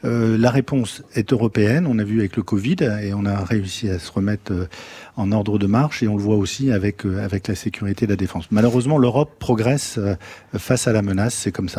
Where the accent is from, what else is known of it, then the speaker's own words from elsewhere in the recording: France; nous, en tant que Français, nous avons ce dialogue très étroit avec la Pologne